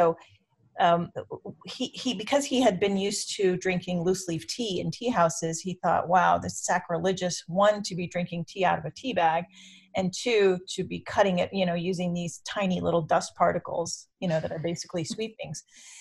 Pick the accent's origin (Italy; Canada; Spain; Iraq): Iraq; now in United States; And we had always discussed importing this dried lime that we drank as children. We're both from Iraq.